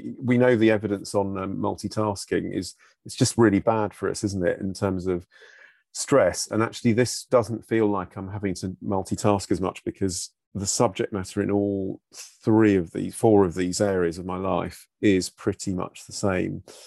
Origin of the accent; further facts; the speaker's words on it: Brighton, South East England, United Kingdom; because obviously that was my hometown where I grew up, and I'm not going to have many links there anymore apart from them.